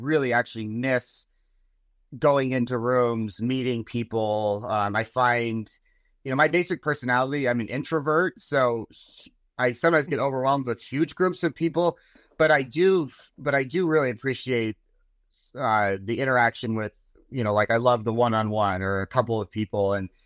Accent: Utah, United States; I grew up in Utah, so Utah Jazz.

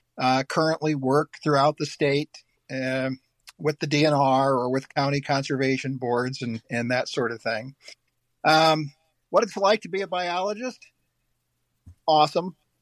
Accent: Cedar Rapids, Iowa, United States; I grew up in Cedar Rapids, so I grew up.

